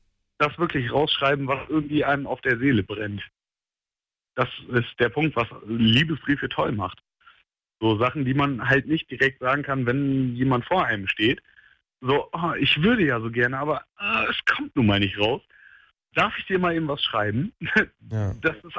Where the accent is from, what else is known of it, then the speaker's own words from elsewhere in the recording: Oldenburg, Lower Saxony, Germany; born there; Ich komme aus Oldenburg. Ich bin ein gebürtiger Oldenburger.